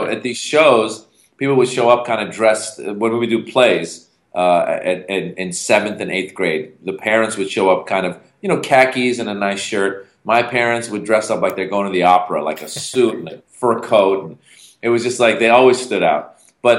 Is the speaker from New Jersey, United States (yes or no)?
no; California, United States; It's funny because I grew up in Marin County, where everyone they're well off, but they're very casual.